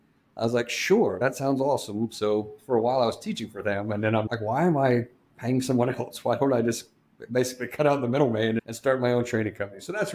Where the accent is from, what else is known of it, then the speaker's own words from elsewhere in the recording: San Antonio, Texas, United States; I'm from San Antonio, so they live in El Paso.